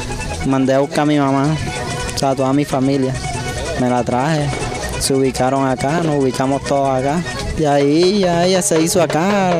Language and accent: Spanish; Tuchín, Córdoba, Colombia; vengo de Tuchín, Córdoba. O sea, me vine de allá buscando un mejor futuro